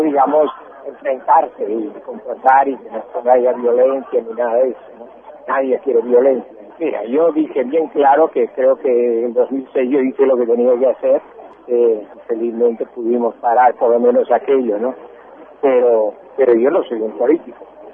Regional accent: Argentina; antes que ser justicialista, antes que ser radical, antes que ser socialista, somos argentinos, ¿no?

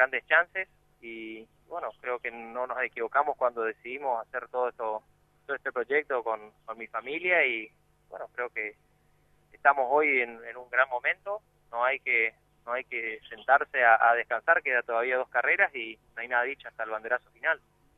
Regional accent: Alem, Misiones, Argentina; now in Oberá, Argentina; si bien soy de Alem, trabajo en Oberá, hace 3 años estoy viviendo en Oberá

